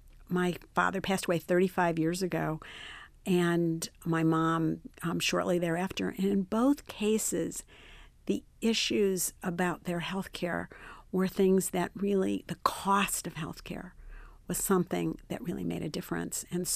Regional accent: Cleveland, Ohio, United States; now in Maryland, United States; I stayed in Maryland. I grew up in Cleveland, Ohio, and I came to the University of Maryland

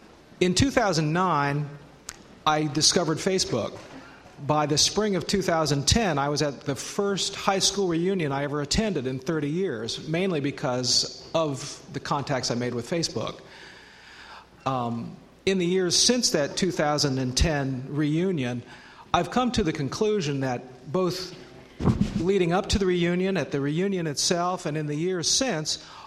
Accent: Taylorsville, United States; I'm from Taylorsville.

